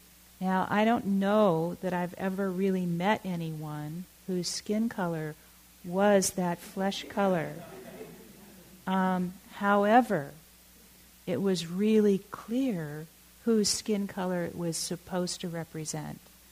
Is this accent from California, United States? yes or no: yes; Oakland, California, United States; I was born and raised in Oakland. My partner was born and raised in Oakland.